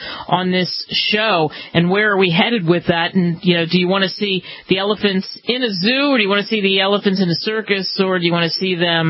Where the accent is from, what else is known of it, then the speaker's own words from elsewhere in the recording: New York City, New York, United States; because I grew up partially in Queens, and we got to see the elephants come